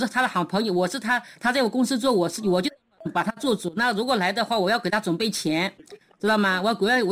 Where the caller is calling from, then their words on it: Zhejiang, China; 我是浙江的